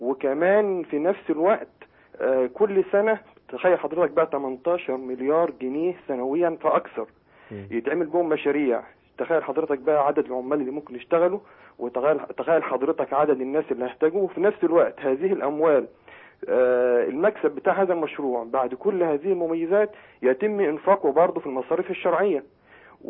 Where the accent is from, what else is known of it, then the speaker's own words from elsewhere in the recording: Kafr El Sheikh, Kafr El Sheikh Governorate, Egypt; أنا من كفر الشيخ من بلد شيخنا الحبيب